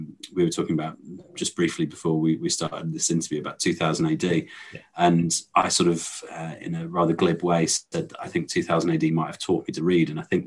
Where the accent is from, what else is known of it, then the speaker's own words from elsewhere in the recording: Stafford, West Midlands, United Kingdom; I grew up in the Midlands. I was born in Stafford, a little village, well, city in the city. I think it's a town in the Midlands. And we moved a little bit around there.